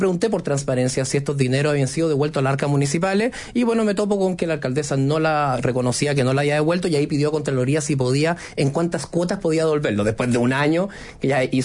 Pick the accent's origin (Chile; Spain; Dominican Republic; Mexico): Chile; tal como los chilenos hemos tenido que poner la mano en el bolsillo en muchos lados